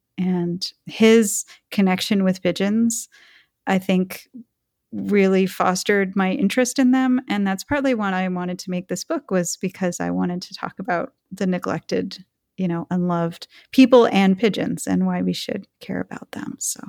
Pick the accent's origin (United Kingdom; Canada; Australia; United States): Canada; I'm Canadian.